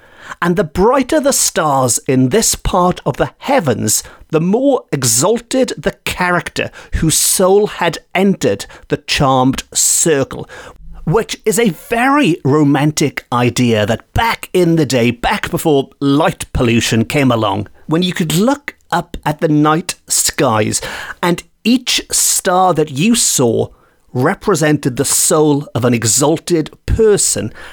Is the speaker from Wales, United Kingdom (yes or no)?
yes; Port Talbot, Wales, United Kingdom; Sir Anthony Hopkins from my hometown of Port Talbot.